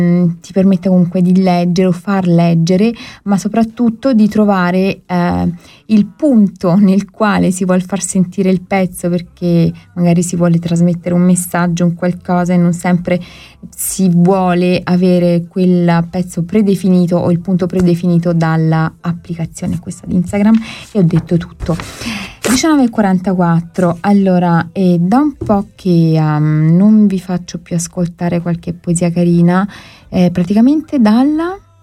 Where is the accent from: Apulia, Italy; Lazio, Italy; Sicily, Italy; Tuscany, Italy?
Apulia, Italy; accent: Salentino; all'inizio inizi proprio con il nostro dialetto salentino, inconfondibile.